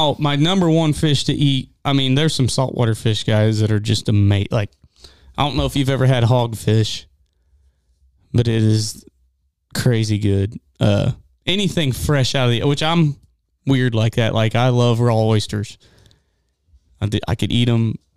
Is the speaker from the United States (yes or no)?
yes; Lebanon, Missouri, United States; so I grew up in Lebanon, which is 5 minutes where I lived, was 10 minutes max from Bennett Springs State Park.